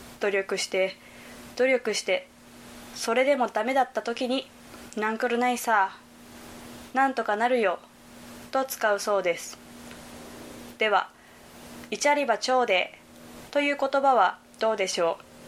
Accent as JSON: {"language": "Japanese", "region": "Hyogo", "country": "Japan", "said": "私は兵庫県出身ですが、兵庫県の中でも話し言葉が違うことは多々あることなので"}